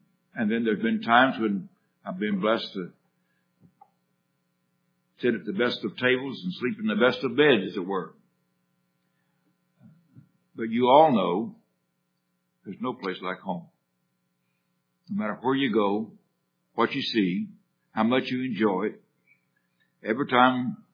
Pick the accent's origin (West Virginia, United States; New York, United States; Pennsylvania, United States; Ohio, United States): West Virginia, United States; I'm from West Virginia. That's almost up there.